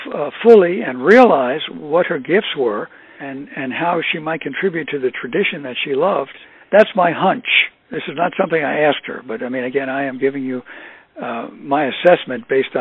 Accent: East Coast, United States; I grew up on the East Coast, and I've been to many concerts, many jazz clubs in New York.

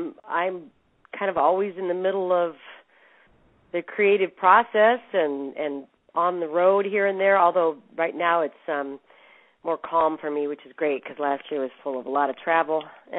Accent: Kansas City, Missouri, United States; also born or lived in Great Bend / Omaha; But I grew up in Kansas City and in Omaha.

